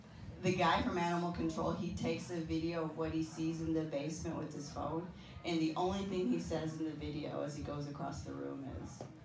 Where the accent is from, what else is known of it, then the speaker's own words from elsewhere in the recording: Texas, United States; I am originally from Texas.